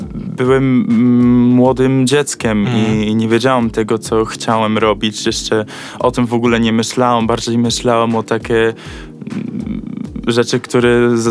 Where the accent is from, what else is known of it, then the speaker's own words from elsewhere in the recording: United States; moved away as an adult; now in Poland; Miałem 18 lat. Od 18. Urodzenia urodziłem się w Stanach i wychowałem się do 18 roku życia. A przed 18 roku życia, no to byłem w Polsce kilka razy.